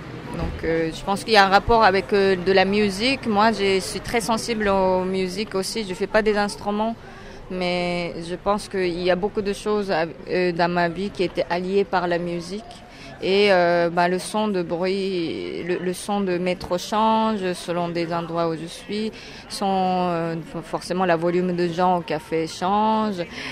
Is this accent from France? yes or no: no; Tokyo, Japan; j'ai grandi à Tokyo et j'ai grandi dans un monde qui est très bruyant